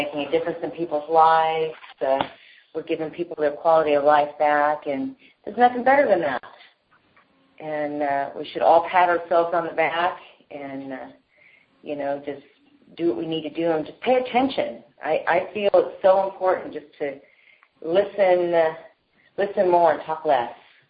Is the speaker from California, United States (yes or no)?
yes; Alameda, California, United States; I'm from Alameda, California.